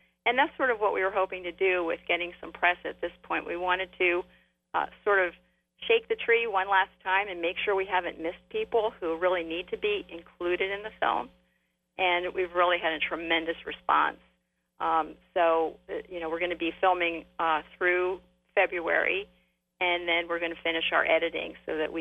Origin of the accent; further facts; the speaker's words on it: Ohio, United States; Oh, absolutely. I grew up in Stark County, and my father worked at Republic Steel Union Drawn Division in Massillon